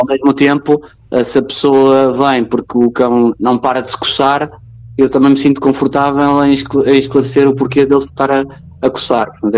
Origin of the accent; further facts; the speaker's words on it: Porto, Portugal; Eu sou natural do Porto.